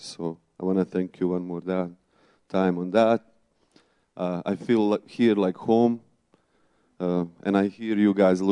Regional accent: Bosnia & Herzegovina; I come from Bosnia and Herzegovina. It's a small country in the middle of Europe.

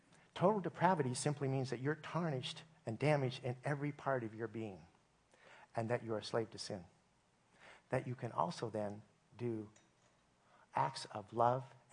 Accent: Oregon, United States; I felt like a slug some days because I was from Oregon, and we knew about slugs.

